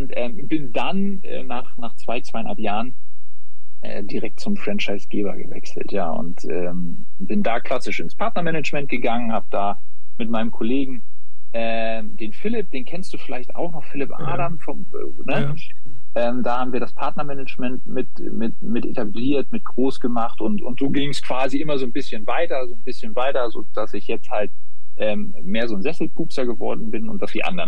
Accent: Peine, Lower Saxony, Germany; Also ich komme ja ursprünglich aus Peine quasi, ne? Niedersachsen.

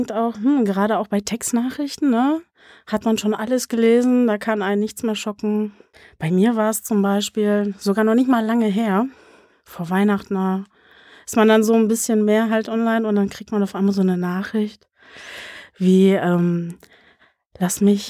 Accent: Dortmund, North Rhine-Westphalia, Germany; Komme natürlich auch aus Dortmund und bin 37 Jahre alt.

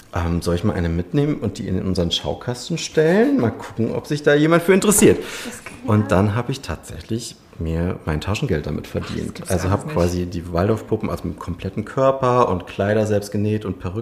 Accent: Paderborn, North Rhine-Westphalia, Germany; Genau, ich komme aus Paderborn. Aber nicht aus der Stadt, sondern nochmal 25 Kilometer weiter Richtung Sauerland schon fast, Westfalen.

